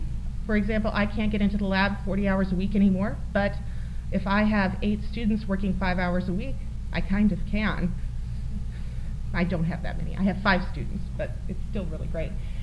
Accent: East Coast, United States; I've noticed that kids in the Midwest are very earnest, and I'm from the East Coast.

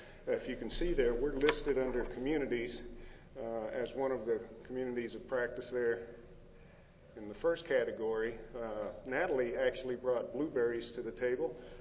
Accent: Texas, United States; I am from Texas

